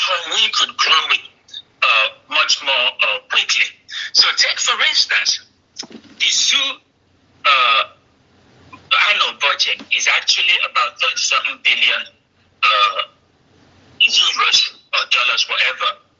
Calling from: Nigeria; from Onyenewu, but I'm calling from Finland.

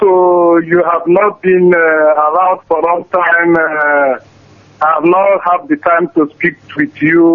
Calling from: Geneva, Switzerland; I'm calling from Geneva, Switzerland.

